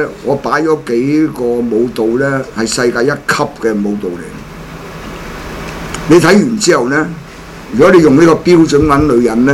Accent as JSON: {"language": "Cantonese", "country": "Hong Kong", "said": "補選咪我哋香港人撲街，係咪啊？"}